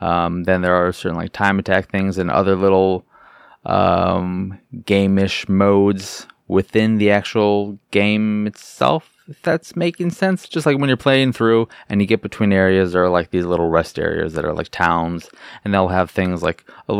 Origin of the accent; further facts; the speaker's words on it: Chicago, Illinois, United States; And I'm from Chicago, so I just get to be like, hey, I live where these people live.